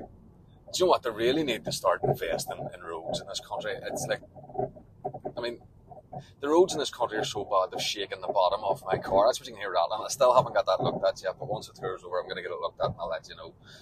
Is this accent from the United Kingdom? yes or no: yes; Belfast, Northern Ireland, United Kingdom; growing up in Belfast